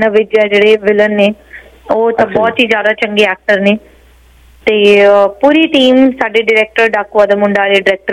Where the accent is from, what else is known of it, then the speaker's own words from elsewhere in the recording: Bathinda, Punjab, India; now in United States; ਵੈਸੇ ਮੈਂ ਬਠਿੰਡੇ ਦੀ ਕੁੜੀ ਹਾਂ, ਸਾਡਾ ਪਿੰਡ ਪੈਂਦਾ ਬਠਿੰਡੇ 'ਚ